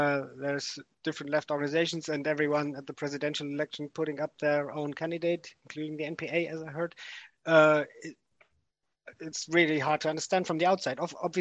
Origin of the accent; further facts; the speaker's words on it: Darmstadt, Hesse, Germany; English is a second language; I'm from Darmstadt in Germany with Lernen im Kampf.